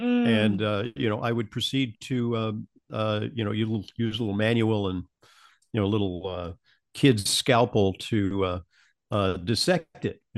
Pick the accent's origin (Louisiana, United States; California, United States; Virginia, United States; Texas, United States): California, United States; Santa Monica; moved away as an adult; now in New York, United States; I traveled from Southern California, where I grew up in Santa Monica, California, to New York to attend Columbia University.